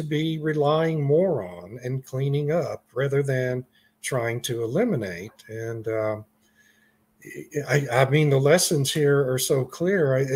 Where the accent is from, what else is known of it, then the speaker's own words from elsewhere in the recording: Texas, United States; was in Austin, in my home state, praising China for what it's doing on the energy transition.